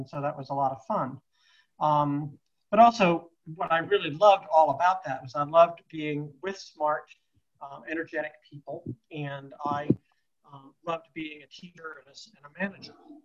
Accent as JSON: {"language": "English", "region": "California", "country": "United States", "tie": "born or raised there", "said": "I grew up in Silicon Valley. And when I say that, I don't mean just simply that I was in physically the same place."}